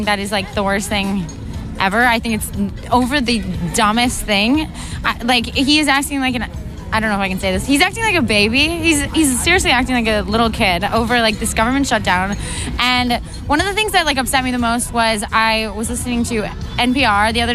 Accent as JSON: {"language": "English", "town": "New York City", "region": "New York", "country": "United States", "said": "I'm from New York City."}